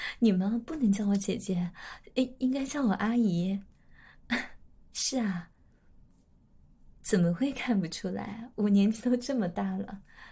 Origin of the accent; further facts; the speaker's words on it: Zhejiang, China; 我们是浙江的。你们有去过浙江吗？